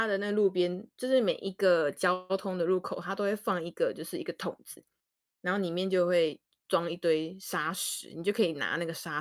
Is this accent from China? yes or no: no; Taiwan; 我说我是台湾人